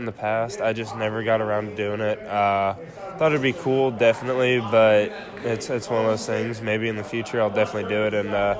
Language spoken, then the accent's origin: English; Illinois, United States; I mean, that'll definitely always be home. In the Midwest, if you've never been there, it's interesting.